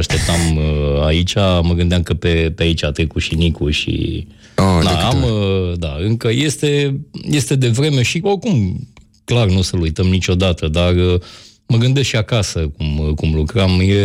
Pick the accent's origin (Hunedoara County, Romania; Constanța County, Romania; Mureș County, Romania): Hunedoara County, Romania; Petroșani; Și după aceea avem la Petroșan, orașul meu natal, unde abia aștept să cânt.